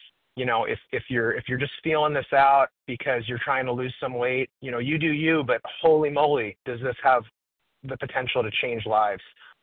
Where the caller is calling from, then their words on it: Florida, United States; I'm a compulsive overeater, and I'm calling from Florida.